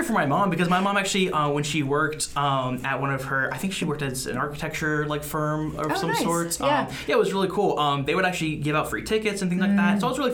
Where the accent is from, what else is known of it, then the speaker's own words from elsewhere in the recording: Orlando, Florida, United States; So I am originally from Orlando, Florida, but my mom is actually from Vietnam.